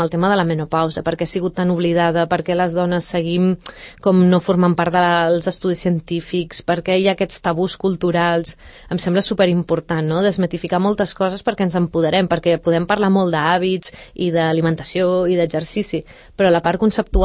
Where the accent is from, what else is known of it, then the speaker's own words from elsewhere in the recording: Valls, Catalonia, Spain; now in Sant Cugat del Vallès, Spain; vaig créixer a Valls. Jo no sóc de Sant Cugat, jo sóc de Valls. Vaig venir a Barcelona a estudiar i em vaig quedar, i després vaig venir a viure aquí en busca de natura i tranquil·litat.